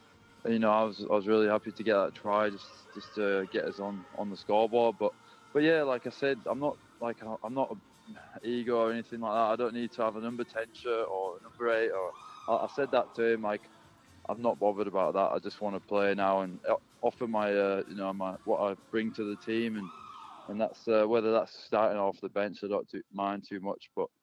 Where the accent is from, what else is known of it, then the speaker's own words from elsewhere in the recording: Huddersfield, Yorkshire and the Humber, United Kingdom; Huddersfield, like, obviously, offered me a good term. And, it was sort of appealing to go back to my hometown club and go to where I sort of grew up and take my family back there.